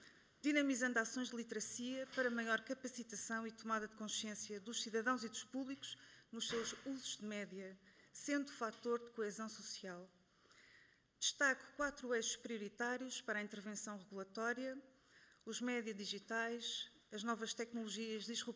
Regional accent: Lausanne, Vaud, Switzerland; na Lausanne, de onde sou natural

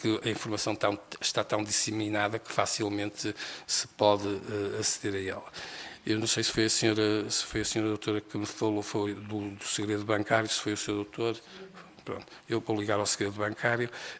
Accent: Norte, Portugal; accent: Northern Portuguese; eu sou português, falo português, embora com sotaque do Norte, como já devem ter reparado, e com muito orgulho.

